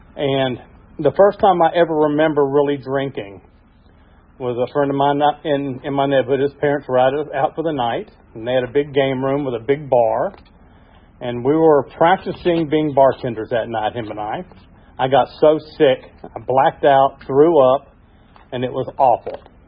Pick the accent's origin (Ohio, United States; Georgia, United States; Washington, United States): Georgia, United States; Dunwoody; got transferred here to Atlanta. And in the early mid-70s, and grew up in Dunwoody. And back then, growing up in Dunwoody in the 70s was a pretty cool place to grow up.